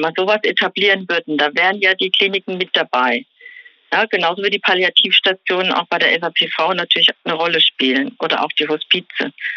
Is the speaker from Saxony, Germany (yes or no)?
no; Rhineland-Palatinate, Germany; ich komme ja aus Rheinland-Pfalz, wir sind ein Flächenland und ich habe die Praxis an der französischen Grenze.